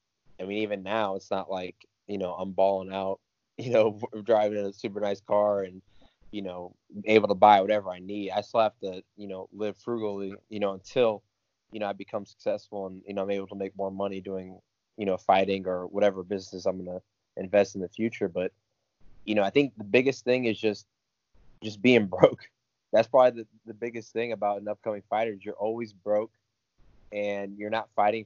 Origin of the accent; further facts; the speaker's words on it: Parrish, Florida, United States; Yeah, so I was born down in Manatee County in Parrish, Florida. It's like a small 1 mile town, you know, a 2-lane road and just a bunch of farms and whatnot. And I was going to school up in Tampa